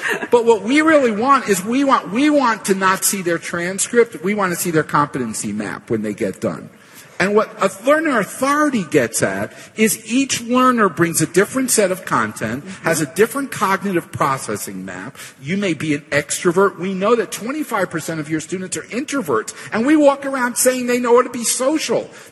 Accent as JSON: {"language": "English", "region": "New York", "country": "United States", "said": "Somebody asked why I was wearing these very bright sneakers. I'm from New York. Is anyone else here from the New York area?"}